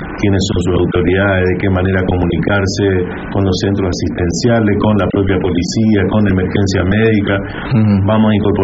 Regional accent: Goya, Corrientes, Argentina; Goyano. Soy de Goya, mi mamá era maestra y mi papá maestro.

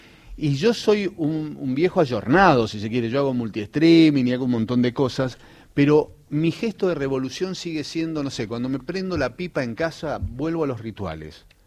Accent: Santa Fe, Argentina; now in Buenos Aires, Argentina; cuando yo vine a Buenos Aires de Santa Fe

